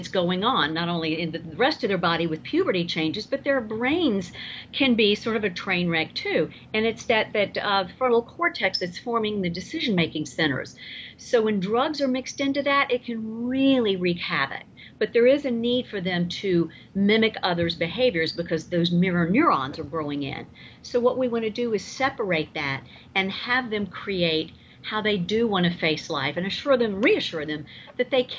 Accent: Atlanta, Georgia, United States; accent: southern; moved away as an adult; I'm originally from Atlanta, but I've been in California like 20 years now, but nobody told my mouth.

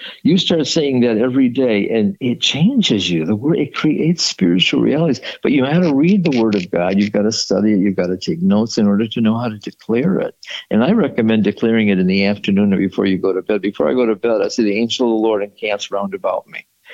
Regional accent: Detroit, Michigan, United States; So we drove Friday night. We stopped in Kalamazoo. We're from Detroit.

